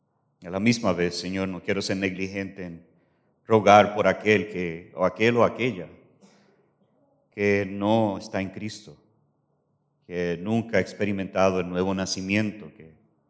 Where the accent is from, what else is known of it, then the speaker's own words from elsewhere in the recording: Puerto Rico; pero soy de Puerto Rico y obviamente hay diferentes palabras, diferentes gestos y diferentes maneras de expresar.